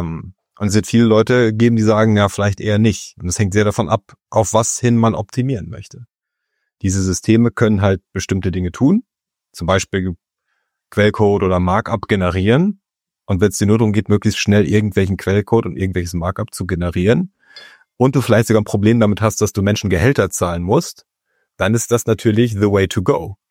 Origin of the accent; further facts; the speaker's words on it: Lower Saxony, Germany; Niedersachsen, Nordwest-Niedersachsen, so südwestlich von Oldenburg und Bremen.